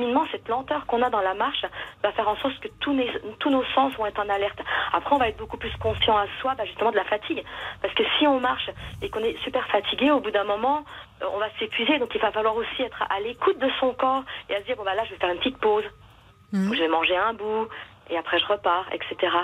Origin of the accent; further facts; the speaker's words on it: Bourgogne-Franche-Comté, France; je suis du Jura et je suis invitée